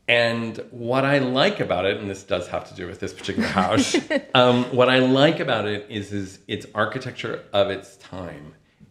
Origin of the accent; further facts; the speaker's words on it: Fresno, California, United States; So growing up in Fresno